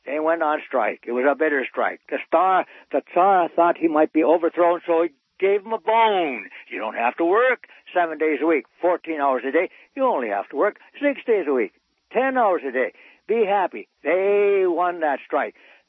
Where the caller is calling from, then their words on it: Madison, Wisconsin, United States; And I'm from up there. I'm calling from Madison, Wisconsin